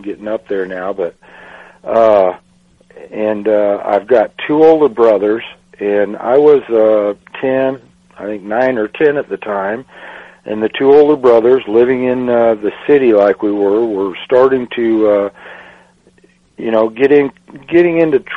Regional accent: Pacific Northwest, United States; moved away as an adult; also born or lived in Texas; I was born and raised in the Northwest, but many years ago, when I left home and left the country, I went to the big city

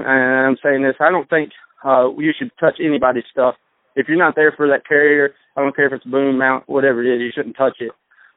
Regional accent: Nashville, Tennessee, United States; I'm from Nashville, Tennessee.

